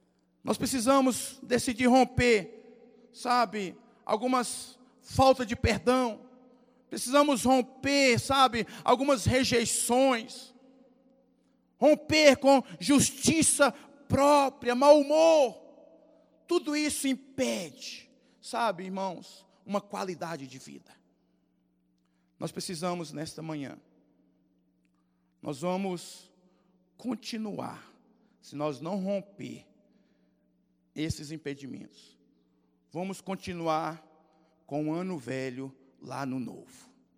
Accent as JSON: {"language": "Portuguese", "town": "Paracatu", "region": "Minas Gerais", "country": "Brazil", "said": "A maior parte de vocês sabem que eu sou mineiro lá de Paracatu."}